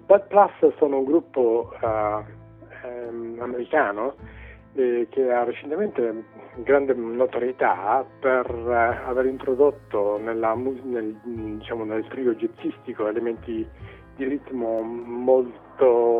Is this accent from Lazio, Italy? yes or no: no; Calabria, Italy; moved away as an adult; also born or lived in Bologna; now in London, United Kingdom; Io non sono bolognese di nascita, sono calabrese, ho approfittato del fatto che ero iscritto al DAMS